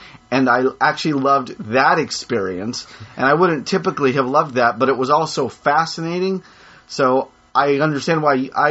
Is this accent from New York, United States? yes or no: no; Helena, Montana, United States; born there; Helena, Montana.